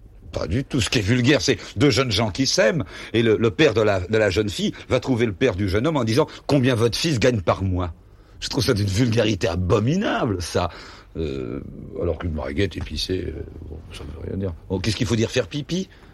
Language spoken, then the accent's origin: French; Belgium; D'abord, je suis belge. Je suis belge